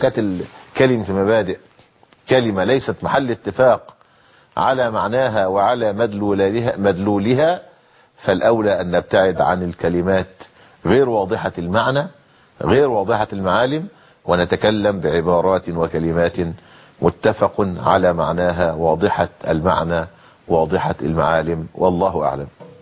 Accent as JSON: {"language": "Arabic", "country": "Egypt", "said": "القصة دي اثارت عندنا في مصر حفائظ الناس"}